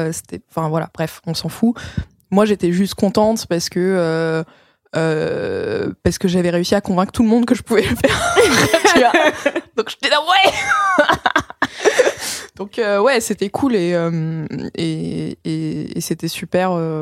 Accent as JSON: {"language": "French", "country": "France", "tie": "born or raised there", "said": "j'ai grandi en France, moi j'adore la France"}